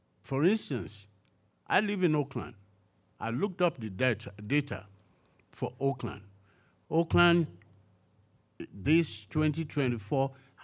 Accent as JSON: {"language": "English", "country": "Nigeria", "said": "While I was doing that, at the same time, I realized that I'm from Nigeria."}